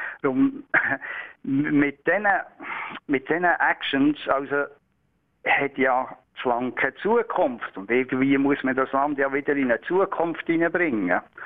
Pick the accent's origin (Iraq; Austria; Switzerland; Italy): Switzerland; als Schweizer können wir klar froh sein, dass wir nicht in der EU sind.